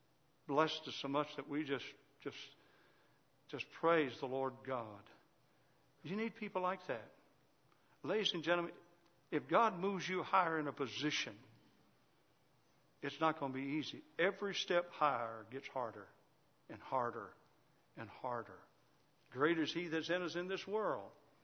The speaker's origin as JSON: {"language": "English", "country": "United States", "accent": "Johnson County", "said": "my Johnson County accent"}